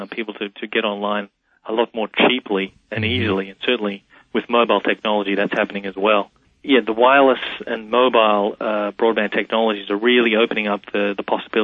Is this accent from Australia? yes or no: yes; Australia; now in Paris, France; I'm an Australian working for a New York company living in Paris.